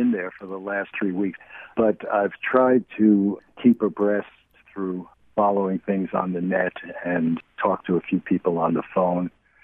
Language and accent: English; New York City, New York, United States; I grew up in New York City. I've lived in cities 98% of my life.